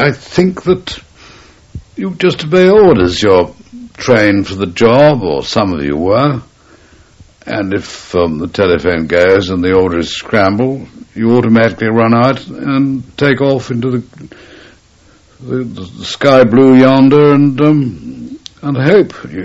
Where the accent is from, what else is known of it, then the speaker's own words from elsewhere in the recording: England, United Kingdom; And I said, "Yeah, I'm English."